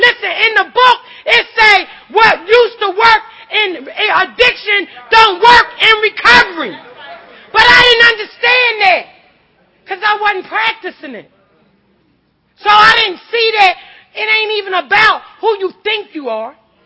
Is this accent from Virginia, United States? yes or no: no; Philadelphia, Pennsylvania, United States; from West Philly.